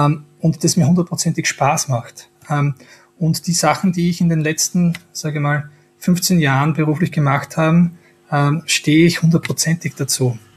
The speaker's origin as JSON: {"language": "German", "region": "Styria", "country": "Austria", "said": "in dem Bereich, wo ich her bin, in der Steiermark"}